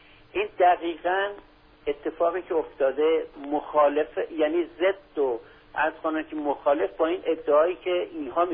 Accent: Iran; گفتم من ایرانی هستم. گفت سنی هستی یا شیعه؟ گفتم شیعه هستم.

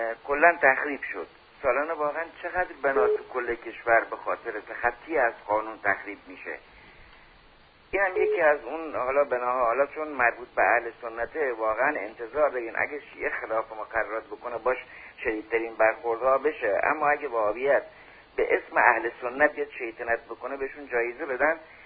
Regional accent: Bushehr, Iran; من اهل بوشهرم

